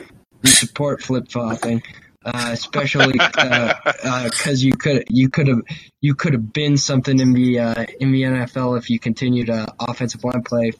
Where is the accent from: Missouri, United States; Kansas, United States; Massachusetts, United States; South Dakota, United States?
Massachusetts, United States; Boston; accent: Boston; she sounds like a delightful woman, and like she would enjoy my Boston accent.